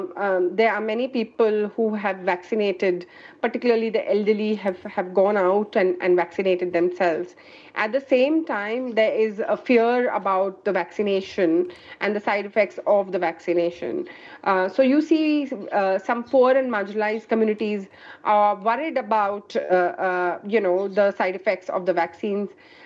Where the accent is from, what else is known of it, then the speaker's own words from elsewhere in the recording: India; So this is absolutely heartbreaking as an Indian to watch this happening to my people.